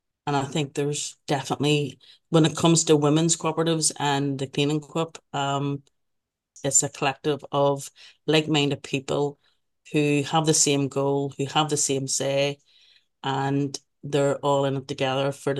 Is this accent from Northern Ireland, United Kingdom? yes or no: yes; Northern Ireland, United Kingdom; born there; The Falls Road area where I was born was a very working class and very deprived area.